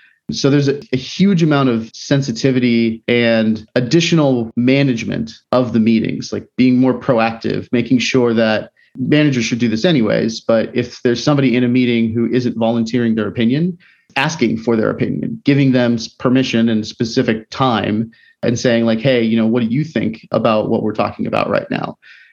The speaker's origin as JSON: {"language": "English", "region": "Florida", "country": "United States", "tie": "born or raised there", "also_born_or_lived": "Boston", "said": "It's kind of like in Boston, I grew up in Florida, so this was a weird thing to me."}